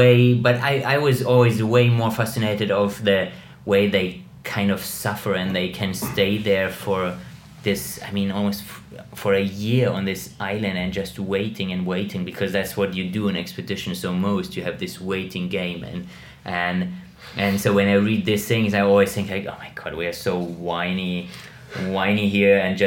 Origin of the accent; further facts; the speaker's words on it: Munich, Bavaria, Germany; So, yeah, I grew up in Munich